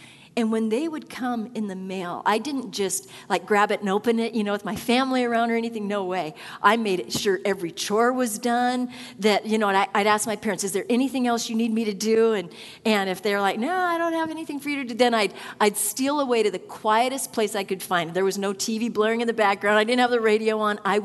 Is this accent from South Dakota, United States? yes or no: yes; South Dakota, United States; moved away as an adult; I grew up in South Dakota, so made the trek west.